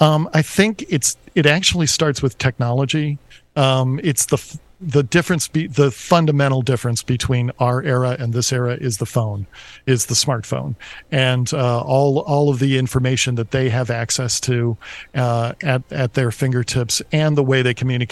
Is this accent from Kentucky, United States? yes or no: no; Syracuse, New York, United States; my hometown, which is Syracuse